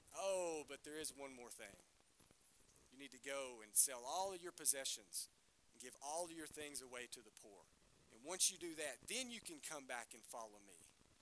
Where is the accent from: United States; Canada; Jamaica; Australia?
United States; Lone Oak; But these were very popular where I grew up in Lone Oak, and this was a constant game with me and my friends.